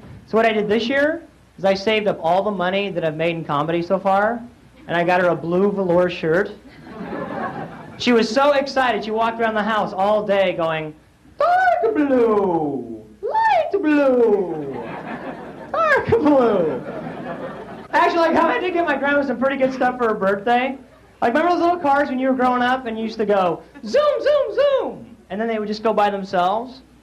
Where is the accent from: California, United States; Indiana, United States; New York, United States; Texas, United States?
California, United States; Sacramento; So I'm originally from Sacramento, and I come back all the time.